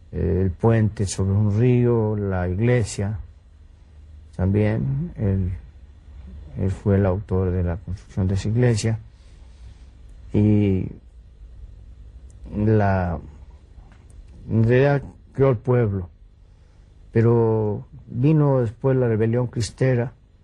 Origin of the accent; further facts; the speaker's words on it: Apulco, Jalisco, Mexico; born there; De Apulco, sí. Efectivamente, nacimos en Apulco. Lo que pasa es que es un pueblo perteneciente a San Gabriel.